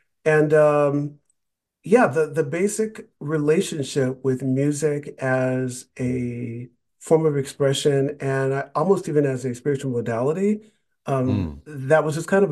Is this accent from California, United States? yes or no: yes; California, United States; so I grew up predominantly in the Bay Area, and all of my family, most of them are musicians, and that was around gospel music. We were Southern Baptist.